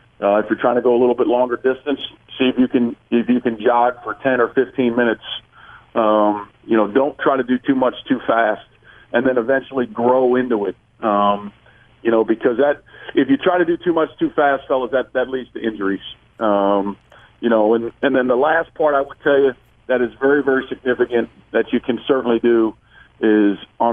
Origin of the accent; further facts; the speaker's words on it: Chicago, Illinois, United States; I grew up in Chicago, and I can remember doing ball handling drills with my dad out in our driveway in 40-degree weather